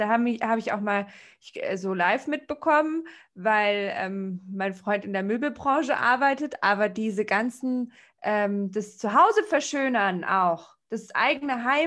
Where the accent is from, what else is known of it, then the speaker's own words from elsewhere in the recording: Bavaria, Germany; also dieses, bei uns in Bayern würde man sagen, zu Gaudi haben.